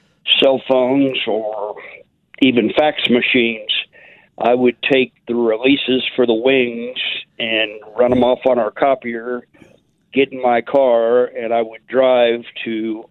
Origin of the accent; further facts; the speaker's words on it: Lake Forest, Kansas, United States; Well, I grew up in a really tiny community called Lake Forest between Edwardsville, Kansas, and Bonner Springs, Kansas.